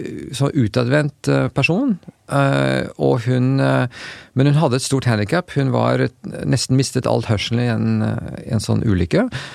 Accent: Oslo, Norway; Jeg vokste jo opp her i Oslo. Besserud gikk på voksen skole. Og så Hovseter, og så Katta. Og drev med friidrett i Tyrving.

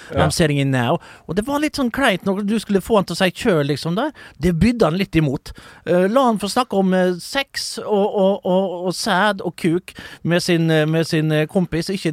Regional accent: Vestnes, Møre og Romsdal, Norway; der jeg kommer ifra, jeg husker alltid... Nei, ikke Molde, fra Vestnes. Det er Norges Tirol, midt mellom Åndalsnes og Ålesund.

